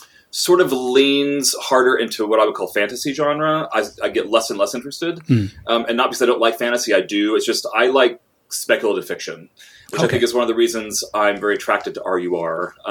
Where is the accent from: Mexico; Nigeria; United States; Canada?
United States; Texas; now in Portland, United States; Well, I've been in Portland, Oregon for quite some time, but I'm originally from Texas.